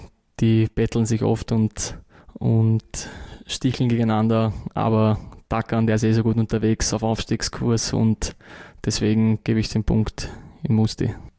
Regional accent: Vienna, Austria; Ich als Wiener

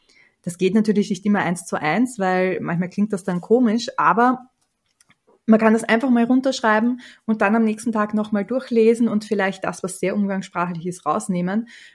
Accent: Austria; Bei uns in Österreich sagt man das Monat und nicht der Monat.

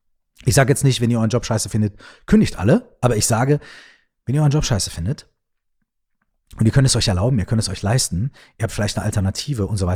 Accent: Minden, North Rhine-Westphalia, Germany; ich wohne in, weiß ich nicht, Minden, ja, meiner Heimatstadt.

